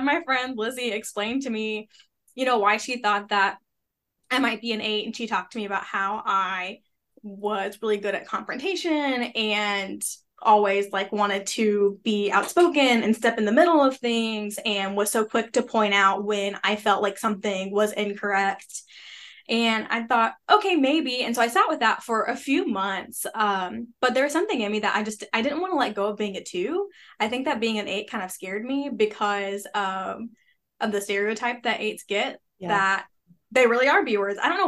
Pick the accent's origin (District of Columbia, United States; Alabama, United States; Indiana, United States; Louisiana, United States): Louisiana, United States; Shreveport; I grew up in Shreveport, Louisiana